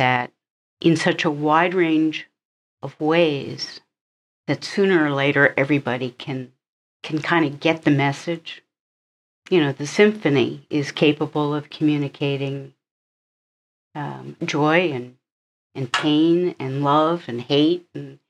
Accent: Maryland, United States; I grew up in Maryland, but my dad's first company, and it was actually a company his dad had started, it set up its manufacturing in York.

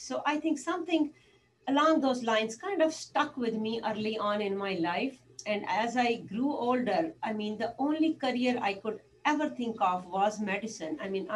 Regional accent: India; You know, I grew up in India, and a small town India

